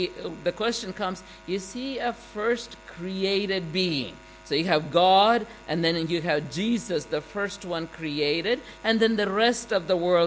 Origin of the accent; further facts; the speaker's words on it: India; Now, this is significant, at least in my culture. I'm from India